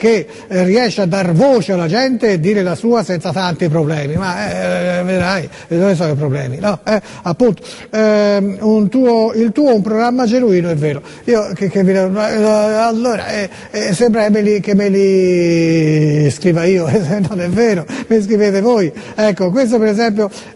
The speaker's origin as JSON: {"language": "Italian", "town": "Florence", "region": "Tuscany", "country": "Italy", "said": "Scusa, sono di Firenze, fammi fare il sindaco di Poggi Ponzi"}